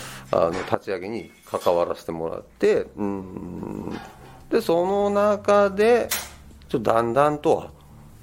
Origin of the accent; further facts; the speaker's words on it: Yonezawa, Yamagata, Japan; 日本体育大学の出身、卒業しまして、出身は山形県の米沢なんですけど、1970年生まれで、現在52歳です。